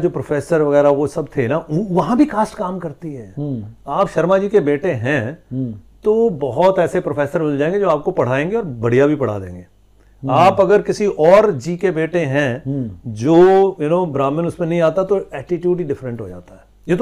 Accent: North India, India; born there; x Y chromosome लेके जन्मे हैं, ब्राह्मण समाज में जन्मे हैं, नॉर्थ में जन्मा हूं

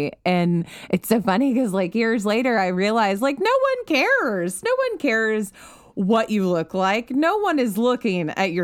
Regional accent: Louisiana, United States; that tour went to Baton Rouge, Louisiana, and I'm from Louisiana.

